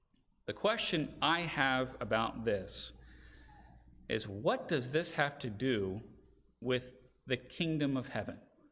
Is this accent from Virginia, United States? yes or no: yes; Virginia, United States; Where I grew up in Virginia, our soil was very much clay-based.